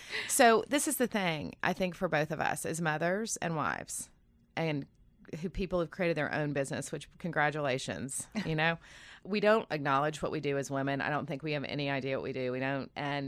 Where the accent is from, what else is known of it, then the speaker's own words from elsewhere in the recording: Lexington, Kentucky, United States; my parents' farm is, again, 30 minutes outside of Lexington, where I grew up, 30 minutes outside of Lexington.